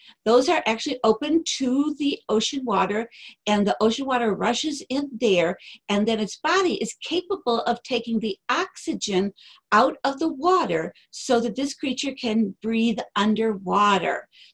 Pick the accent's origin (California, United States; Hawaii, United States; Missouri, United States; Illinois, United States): Illinois, United States; Chicago; I'm from Chicago, so things are just a little bit different up here.